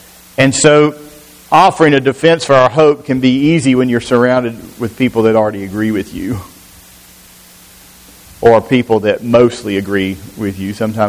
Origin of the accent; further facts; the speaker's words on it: Alabama, United States; And you say, well, we're from the South.